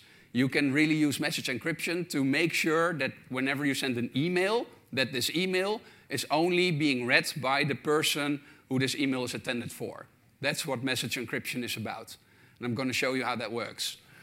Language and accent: English; Netherlands; I am from the Netherlands